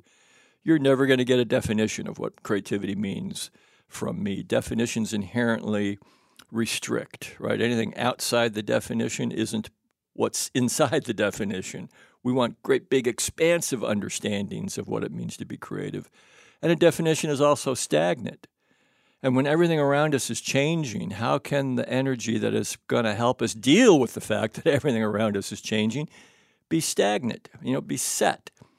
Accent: Country Club Hills, Illinois, United States; also born or lived in Mississippi; I was born in Mississippi, but I spent the years of about 5 to what, probably about 14, in a brand new little town called Country Club Hills. There were no country clubs and there were no hills. It was northern Illinois, about 60 miles southwest of Chicago.

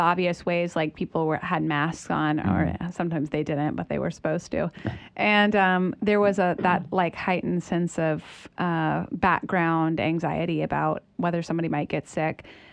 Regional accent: North Carolina, United States; me and Joseph, like all of us in the band, we're from North Carolina and we're like, we're bona fide Southern, but we're not like, you know, back porch pickers growing up.

